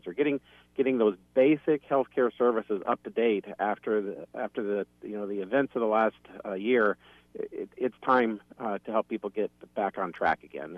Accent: Cedar Falls, Iowa, United States; Yeah, I grew up in Cedar Falls, Iowa, attended high school there

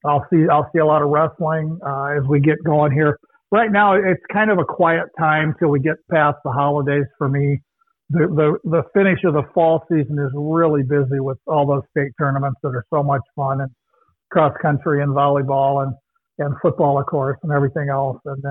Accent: Iowa, United States; moved away as an adult; also born or lived in Arizona; now in Minneapolis, United States; I grew up in Iowa, in northwest Iowa, in a little town. Worked at three newspapers in Iowa, Des Moines, Ottumwa, Cedar Rapids.

